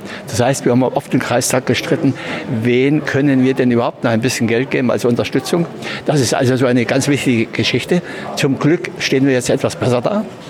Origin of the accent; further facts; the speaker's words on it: Vetschau, Brandenburg, Germany; Ich bin Fettschauer, also ein Rand Spreewälder.